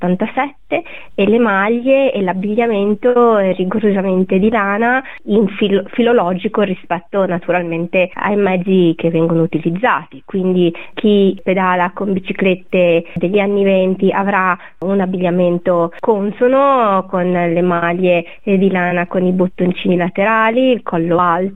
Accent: Liguria, Italy; born there; perché io sono ligure di nascita

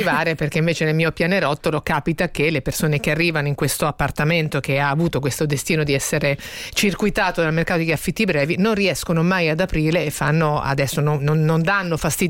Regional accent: Castelfidardo, Marche, Italy; venga a Castelfidardo, lo dico all'ultimo ascoltatore, il mio paese, il paese della fisarmonica

